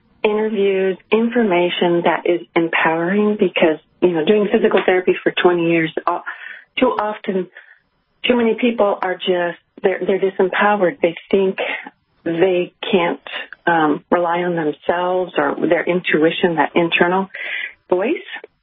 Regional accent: Lakewood, Colorado, United States; Oh, yeah. Well, I went to school in Boulder. I grew up in Lakewood.

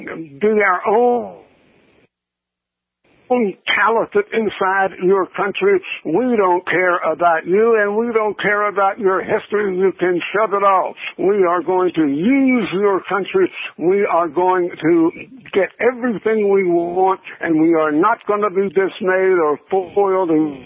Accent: North Carolina, United States; I worked for no pay for Catholic Charities resettling Hungarian refugees in my home state of North Carolina.

